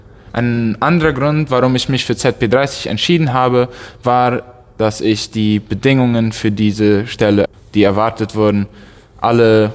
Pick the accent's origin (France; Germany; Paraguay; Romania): Paraguay; Neuland, Boquerón; Ich komme aus Neuland und habe im letzten Jahr den dritten Kurs im Colegio Secundario Neuland abgeschlossen.